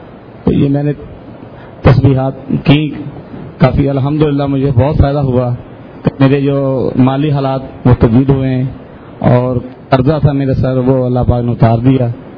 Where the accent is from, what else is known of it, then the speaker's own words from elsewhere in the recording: Okara, Punjab, Pakistan; میں اوکاڑا سے آیا ہوں.